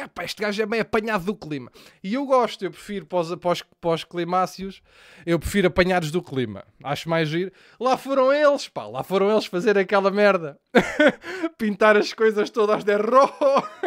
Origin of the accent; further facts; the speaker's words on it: Lisbon, Portugal; Eu nasci e cresci em Chelas, mas putz, nasci e cresci.